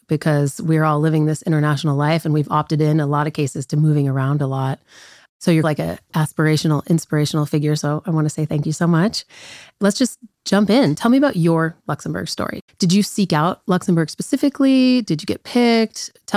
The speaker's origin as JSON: {"language": "English", "country": "United States", "said": "I'm obviously American."}